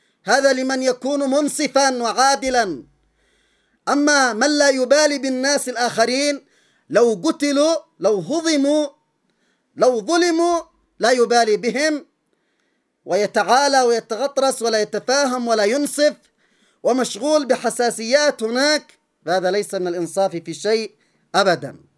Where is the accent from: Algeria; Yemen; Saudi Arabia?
Yemen; وكان يفترض أن نعتبر قبل أن نكون عبرة كيمنيين لشعوب أخرى.